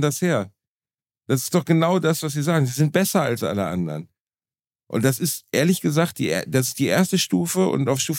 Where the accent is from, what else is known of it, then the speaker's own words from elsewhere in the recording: Germany; born there; Meine Eltern haben durch Zufall in Deutschland gebumst.